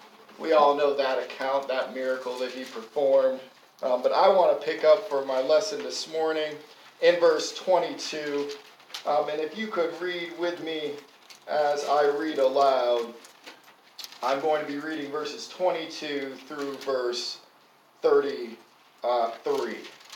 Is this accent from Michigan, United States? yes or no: no; Connecticut, United States; moved away; also born or lived in Florida, United States; I was raised in Connecticut. I grew up in the Gem Street Church of Christ under my grandfather, who preached there for over 25 years. And then we moved to Florida, as all good retirees do, in the mid-90s.